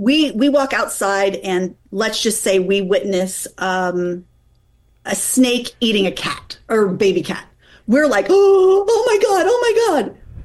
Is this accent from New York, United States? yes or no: no; Pennsylvania, United States; but I called it the bus station because I grew up in Pennsylvania.